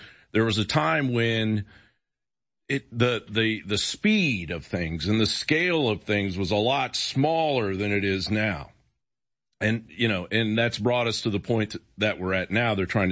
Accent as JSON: {"language": "English", "town": "Washington", "region": "District of Columbia", "country": "United States", "tie": "born or raised there", "said": "I grew up in newsrooms in Washington, D.C., and, you know, I've been around mechanical media."}